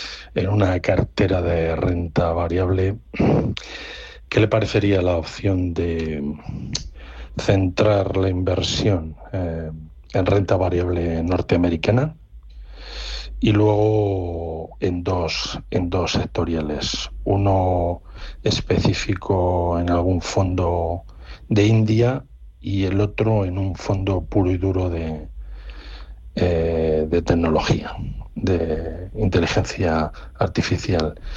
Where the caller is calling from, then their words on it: Madrid, Community of Madrid, Spain; de Madrid.